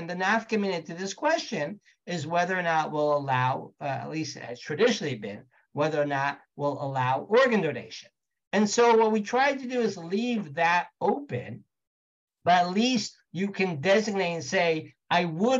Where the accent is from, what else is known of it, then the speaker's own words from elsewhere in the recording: Texas, United States; or my favorite, my home state, Texas, right